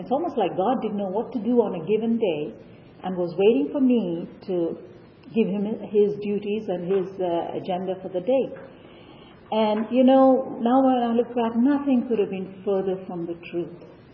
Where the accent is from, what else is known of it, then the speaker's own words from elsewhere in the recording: India; It sort of reminded me of a scene every morning in our home growing up in India. We had servants